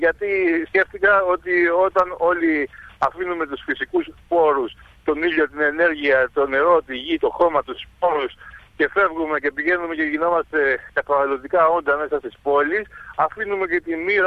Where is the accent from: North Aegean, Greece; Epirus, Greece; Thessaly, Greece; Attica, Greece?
North Aegean, Greece; Chios; Εγώ είμαι άνθρωπος που γεννήθηκα στη Χίο, μεγάλωσα στη Χίο, έφυγα για 5 χρόνια από το νησί και συνειδητά ξαναγύρισα πίσω και συνειδητό θα μετά ξαναπήγα πιο πίσω στο χωριό. Ο κόσμος μου είναι το νησί.